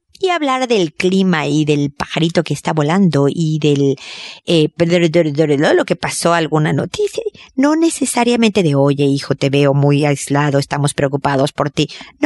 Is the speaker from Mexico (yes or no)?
yes; Mexico; now in Chile; obviamente de mi tierra, México, de Chile, donde estoy viviendo